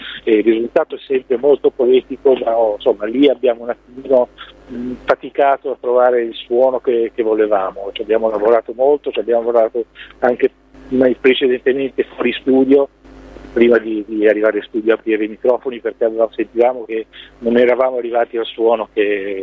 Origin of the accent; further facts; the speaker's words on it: Genoa, Liguria, Italy; now in Bologna, Italy; è la mia terra, è la mia città, anche se abito ormai da tantissimi anni a Bologna, però in questo momento mi trovo esattamente davanti al mare a Genova. Arrivato da poche ore.